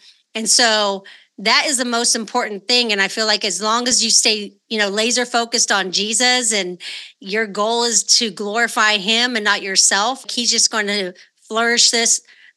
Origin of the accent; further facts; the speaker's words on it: California, United States; I remember when I was younger at my church that I grew up in California